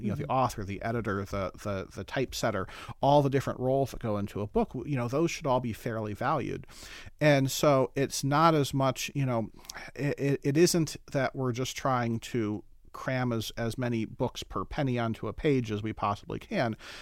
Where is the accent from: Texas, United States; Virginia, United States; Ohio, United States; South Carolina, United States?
Ohio, United States; growing up in Ohio, you really can't help but have a fondness for libraries